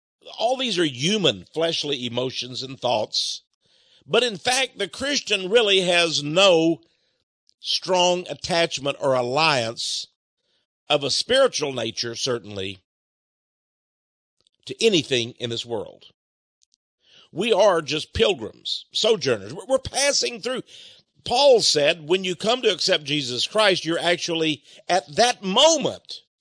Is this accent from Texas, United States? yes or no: yes; Fred, Texas, United States; But anyway, I come from Fred, Texas.